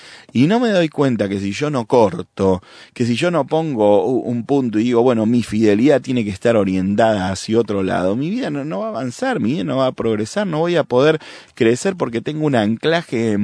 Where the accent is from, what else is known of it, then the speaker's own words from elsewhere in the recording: Argentina; incluso estuvo en mi país, Argentina, donde hay muchos inmigrantes italianos.